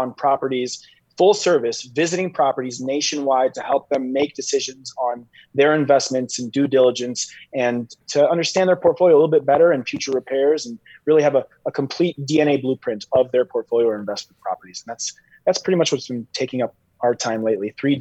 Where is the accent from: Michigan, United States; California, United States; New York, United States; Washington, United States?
Michigan, United States; I grew up in Michigan.